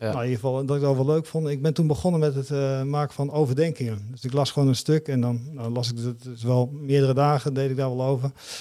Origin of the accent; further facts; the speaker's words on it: Dalfsen, Overijssel, Netherlands; also born or lived in Zutphen; En op 7e ben ik verhuisd naar Dalfsen. En heb ik eigenlijk gewoond tot mijn 18e. Totdat ik naar Groningen ging voor de studie. En dus ik ben eigenlijk getogen eigenlijk meer in Dalfsen.